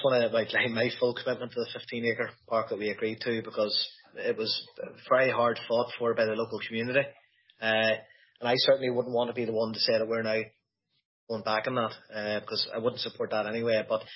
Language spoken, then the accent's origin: English; Newry, Northern Ireland, United Kingdom; whilst I represent Slieve Cullion DEA and I live in Slieve Cullion DEA, I was born and bred in Newry. My family are still in Newry.